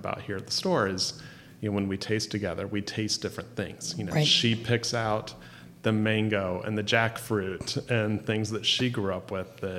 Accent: Indiana, United States; I grew up in Indiana, so I grew up with the breaded tenderloin.

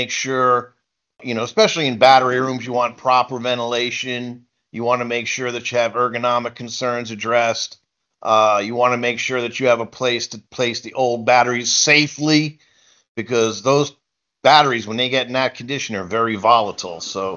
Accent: Elmwood Park, United States; I grew up right near Elmwood Park.

